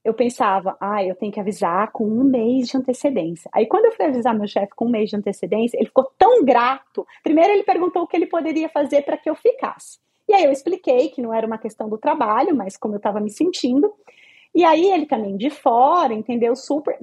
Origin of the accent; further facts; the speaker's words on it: Brazil; moved away; quando eu vim do Brasil, eu já vim falando, quero fazer qualquer outra coisa da minha vida, menos trabalhar com direito.